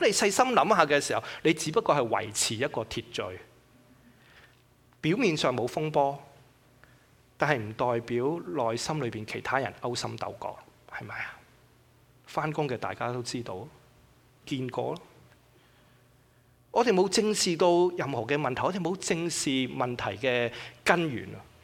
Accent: China; 有啲人我哋中國人就講啦

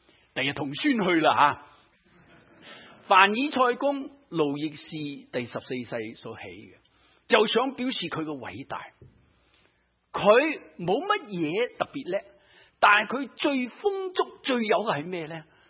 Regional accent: China; 我们中国人古代有个皇帝，他的名字就叫做秦始皇了。

